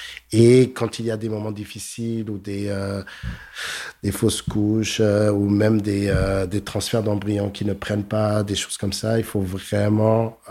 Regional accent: Montreal, Quebec, Canada; Je suis d'une époque, j'ai grandi à Montréal, autour des années, j'avais 20 ans, autour des années 90

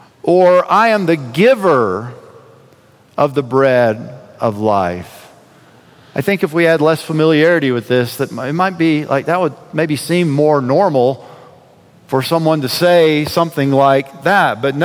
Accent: South Carolina, United States; Some of you know, I grew up in South Carolina, the state of South Carolina in the United States.

